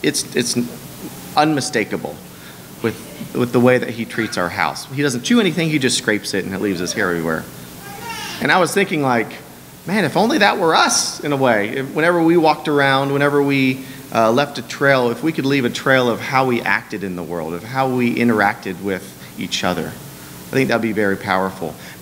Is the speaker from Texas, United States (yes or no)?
yes; Texas, United States; But Bevo is our dog, named after the University of Texas Longhorn mascot Bevo, because we're from Texas.